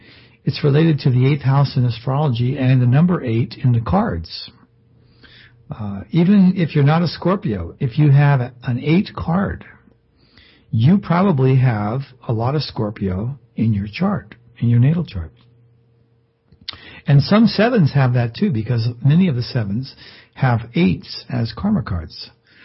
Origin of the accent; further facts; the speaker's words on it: West Virginia, United States; born there; But then I was born in West Virginia, and what can you expect?